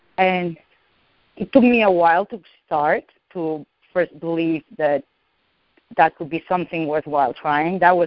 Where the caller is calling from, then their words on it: Connecticut, United States; from Connecticut.